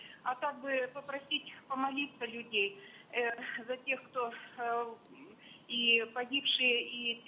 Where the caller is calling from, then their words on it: Volgograd, Volgograd Oblast, Russia; Я звоню из Волгограда.